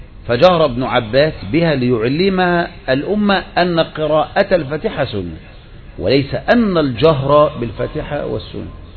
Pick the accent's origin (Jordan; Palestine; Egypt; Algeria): Egypt; عندنا في مصر لا عندنا الدعاء